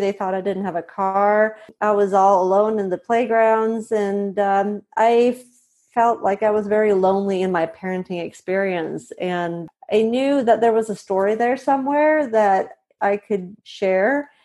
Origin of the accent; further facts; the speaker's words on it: Sweden; English is a second language; also born or lived in United States; I'm originally from Sweden. I was born and raised here, and then I met my then husband in Australia and moved over to the U.S. when I was in my 20s